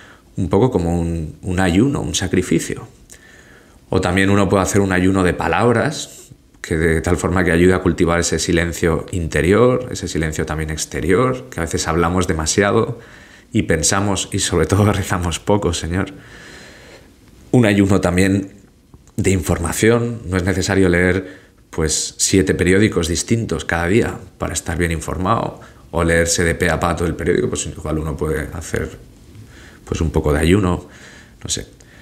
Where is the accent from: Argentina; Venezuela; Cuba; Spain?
Spain; En mi país, en España, son solo los viernes de cuaresma.